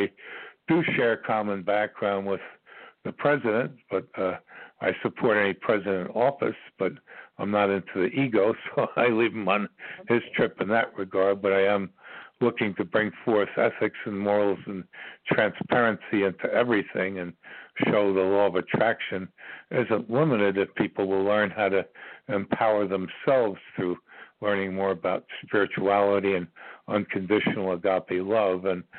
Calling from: Virginia, United States; I'm calling from Virginia.

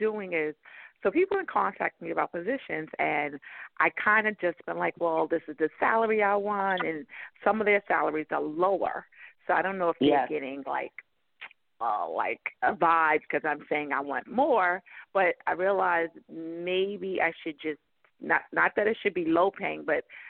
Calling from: New York, United States; I'm calling from New York.

